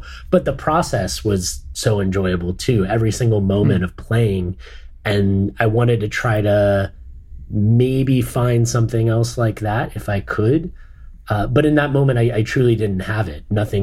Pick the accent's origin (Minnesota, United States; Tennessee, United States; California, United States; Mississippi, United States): California, United States; Los Angeles; You know, I grew up in Los Angeles and we were playing all of the major clubs